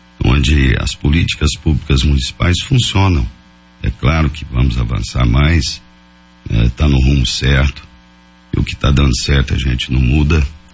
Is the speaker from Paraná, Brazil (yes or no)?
no; Passiguara, Minas Gerais, Brazil; born there; moved away as an adult; now in Rio Verde, Brazil; eu, né, que mudei para Rio Verde em 1987. Nasci lá em Passiguara, Minas Gerais. Mudei em 87